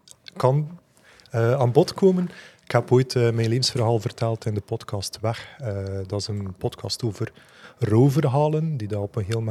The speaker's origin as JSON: {"language": "Dutch", "town": "Wevelgem", "region": "Flanders", "country": "Belgium", "said": "Wij zijn twee mensen uit Wevelgem."}